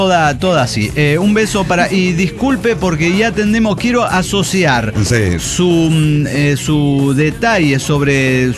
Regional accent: Peru; now in United States; yo soy peruana, pero mi único deseo es, bueno, en realidad soy ciudadana americana.

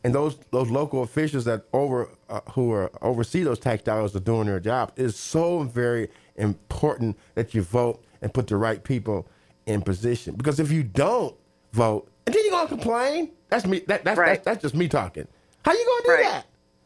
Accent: Terre Haute, Indiana, United States; And I'm from Terre Haute, and I went to ISU in 1974.

